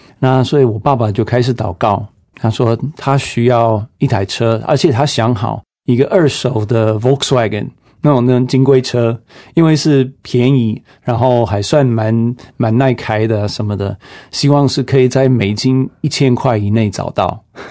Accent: Indiana, United States; Chinese is a second language; 我是美国人，印第安纳州中部。

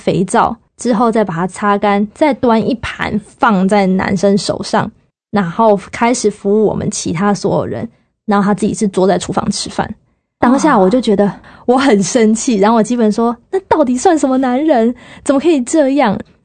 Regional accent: Taiwan; born or raised there

